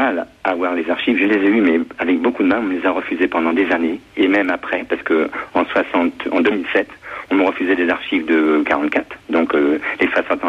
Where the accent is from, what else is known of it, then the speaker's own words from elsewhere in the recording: France; je suis un français lambda